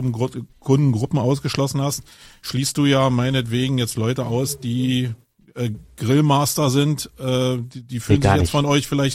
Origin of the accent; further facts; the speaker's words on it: Berlin, Germany; Nun komme ich aus Berlin.